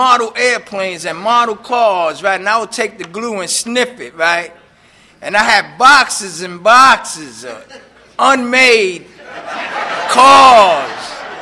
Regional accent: New York, United States; You know, I'm from New York. I'm a Puerto Rican that grew up in Harlem.

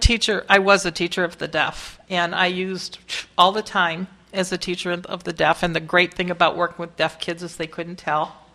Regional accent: Detroit, Michigan, United States; I grew up in Detroit. I wasn't leaving Detroit, let alone going to another country. I got this chance to go to England

